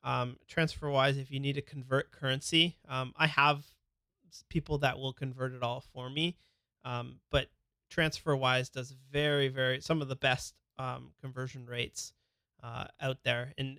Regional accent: Canada; And I'm from Canada. The stuff is easy in Canada

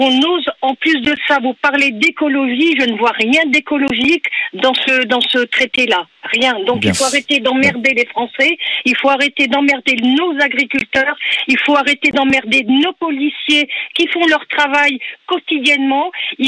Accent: France; je ne suis pas une Européenne, je suis une Française.

